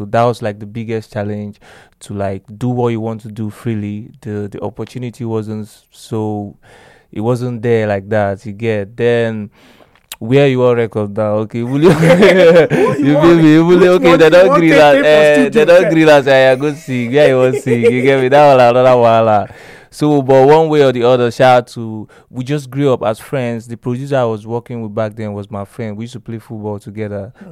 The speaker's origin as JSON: {"language": "English", "town": "Port Harcourt", "region": "Rivers", "country": "Nigeria", "tie": "born or raised there", "said": "we actually come from the same hood in Port Harcourt. It's called Ajib Estates. I was born and brought up in Route 4."}